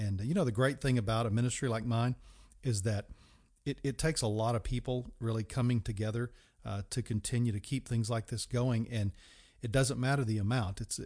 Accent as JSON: {"language": "English", "country": "United States", "tie": "born or raised there", "said": "growing up in America during the 60s, yes, I'm a very, very old man."}